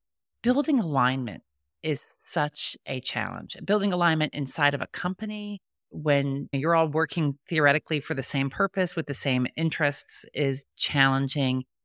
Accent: United States; So my bias, being an American and frankly just not knowing a lot about Eastern Europe

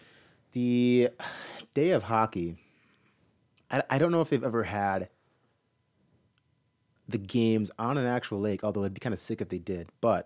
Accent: Waseca, Minnesota, United States; I'm from Waseca, Minnesota. It's about an hour and 10 south of the Twin Cities.

